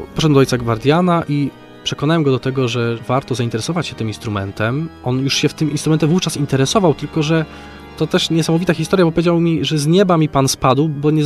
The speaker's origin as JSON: {"language": "Polish", "town": "Kalisz", "region": "Greater Poland Voivodeship", "country": "Poland", "said": "jeszcze jako dziecko, ponieważ jestem kaliszaninem"}